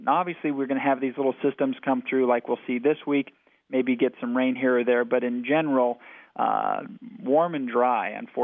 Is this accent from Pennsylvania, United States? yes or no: no; Phoenix, Arizona, United States; also born or lived in Eureka, California / Amarillo, Texas; I'm actually originally from the Chandler, Gilbert, Phoenix metro area and grew up mostly in that area through about college.